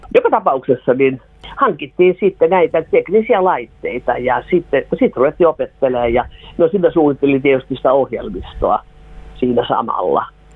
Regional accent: Uusimaa, Finland; now in Vaasa, Finland; Minä olen pääkaupunkiseudulta kotoisin, mutta tulin sitten Varta Vasten Radio Vaasaa perustamaan Vaasaan, vaikka se nyt ollut ihan niinkään. Me muutettiin sinne mun miehen takia, kun hän ei osannut yhtään suomea.

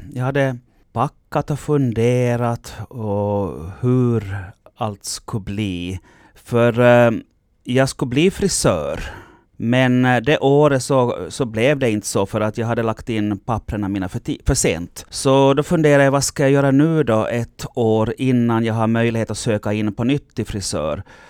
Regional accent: Nykarleby, Ostrobothnia, Finland; innan jag flyttade från Nykarleby till Vasa så hade jag insett att jag tyckte mera om pojkar än om flickor. Och då tänkte jag väl nog att komma till Vasa, en lite större stad, mera möjligheter. Så där var nog också en frihetskänsla att komma bort från lilla Nykarleby

